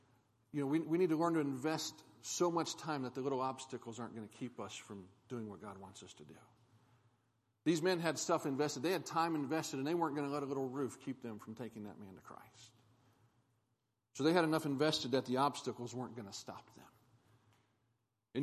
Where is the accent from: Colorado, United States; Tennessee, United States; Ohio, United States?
Ohio, United States; I grew up in Ohio. My dad was a pastor.